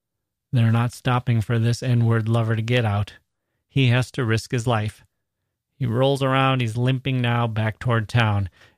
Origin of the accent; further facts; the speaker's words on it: the North, United States; So, like I said, I grew up in the North. No lynchings up there.